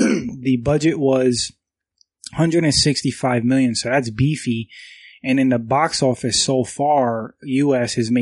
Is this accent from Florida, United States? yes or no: yes; Florida, United States; This is an in-person live podcast. I'm visiting from Florida.